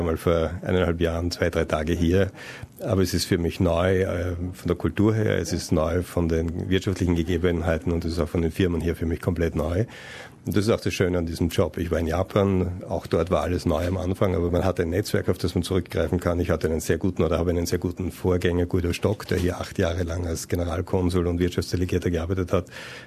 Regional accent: Styria, Austria; now in Sydney, Australia; Ich komme aus der Steiermark, das ist ein südöstliches Bundesland mit viel Bergen, viel Grün, viel Seen, keinem Meer und auch nicht so heißen Sommern wie hier in Sydney.

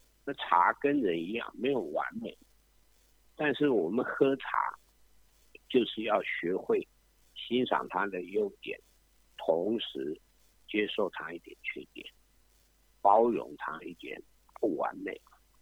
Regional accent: Taiwan; 我们台湾人哈，以前就是说要谈什么事情哈，先坐下来喝杯茶

